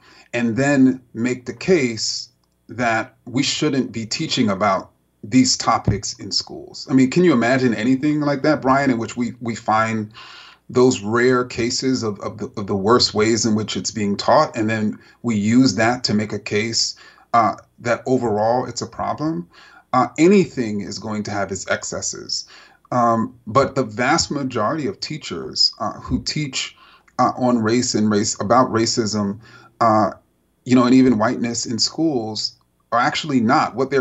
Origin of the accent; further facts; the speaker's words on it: Jamaica, Queens, New York, United States; I would celebrate, as I did growing up in Jamaica, Queens, Christmas. And Kwanzaa, you know, as an African American